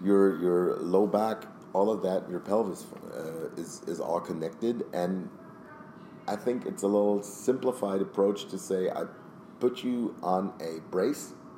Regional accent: Berlin, Germany; I'm from Berlin, Germany. Mm-hmm. That's where I'm located. I'm in the dead center of the inner city.

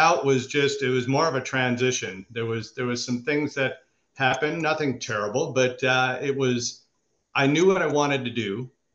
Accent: Chicago, Illinois, United States; So basically, when I say we grew up in Chicago, we were in the suburbs technically, but there was a lot of dynamics growing up where I was kind of running with the wrong crowd, dodging bullets.

